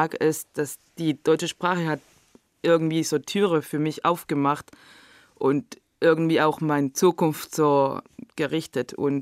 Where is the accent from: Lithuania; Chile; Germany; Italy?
Chile; Ich komme aus Chile. Die Hauptstadt heißt Santiago.